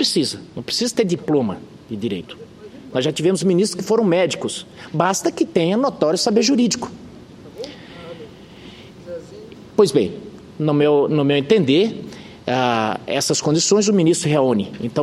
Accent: Mato Grosso, Brazil; eu que sou mato-grossense

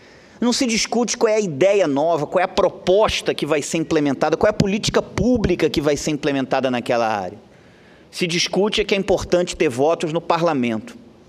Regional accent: Brazil; Será que é esse tipo de forma de administração pública que a gente sonha como brasileiros?

